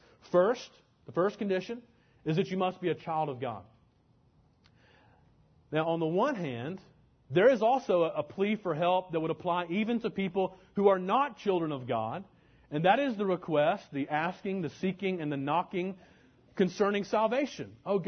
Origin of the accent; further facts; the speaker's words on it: Alabama, United States; and I grew up in Alabama, and so I love country music.